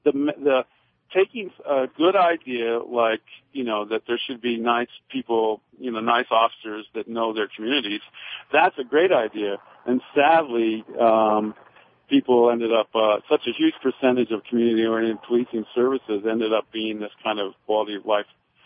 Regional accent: Boston, Massachusetts, United States; I grew up in Boston and... you know, and I knew my policemen

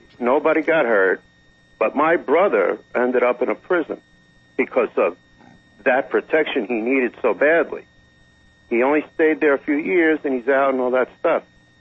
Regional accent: New York, United States; from my birth till right now, I haven't heard one reason ever in my life growing up in New York why somebody would have a gun in their home.

